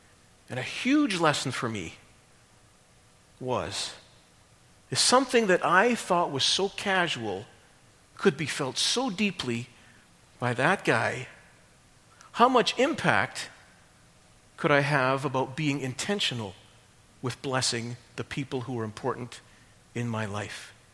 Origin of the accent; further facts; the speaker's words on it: Scotland, United Kingdom; No problem, I'm Scottish, I've got a thick skull and a thick skin, and I can take it and I can dish it back.